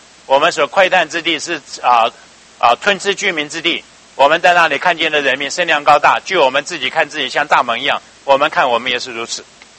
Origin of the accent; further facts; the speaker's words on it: United States; 一看我是美国的 American